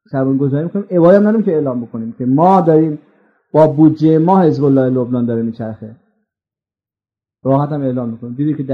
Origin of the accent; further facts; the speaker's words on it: Iran; فهمید من ایرانی هستم،